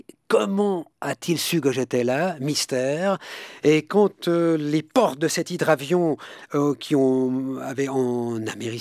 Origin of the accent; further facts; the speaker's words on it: Switzerland; en tant que Suisse, le bagne, je ne connaissais pas